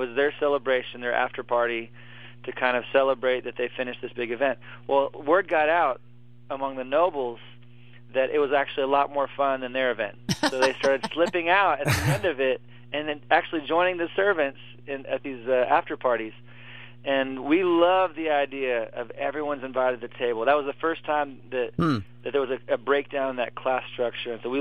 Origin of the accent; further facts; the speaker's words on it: Osseo, Wisconsin, United States; born there; also born or lived in Eau Claire; The actual home that I was born in, I was born at home, is in Osseo.